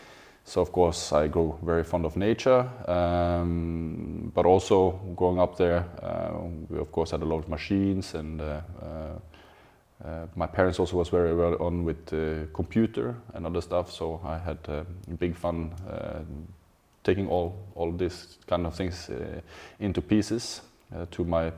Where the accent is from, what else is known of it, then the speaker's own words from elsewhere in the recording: Vestland, Norway; I grew up in a farm a couple of hours away from Bergen, in the country. It's where we have one of the biggest suspension bridge